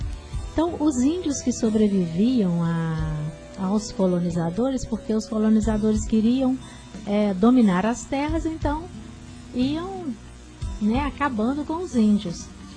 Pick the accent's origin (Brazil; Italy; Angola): Brazil; Penha do Norte, Minas Gerais; Floresta e Penha do Norte, a minha terra, tá bem pertinho, né?